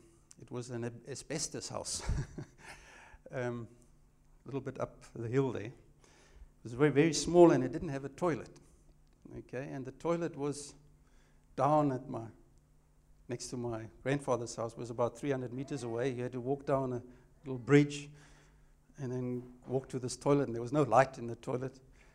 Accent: Windhoek, Khomas, Namibia; I grew up in Windhoek, and we had we were staying on my grandfather's, he had a big 1 hectare yard there

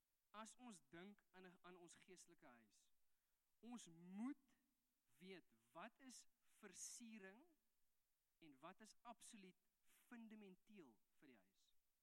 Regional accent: Eastern Cape, South Africa; now in Stellenbosch, South Africa; Ek het in die Ooskaap groot geword, wat 'n baie klein plekje is.

